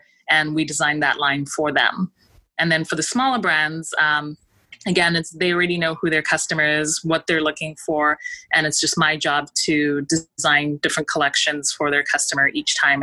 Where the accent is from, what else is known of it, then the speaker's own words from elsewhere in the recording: Zimbabwe; also born or lived in Canada; now in Los Angeles, United States; I was born in Zimbabwe and grew up half there, half in Canada.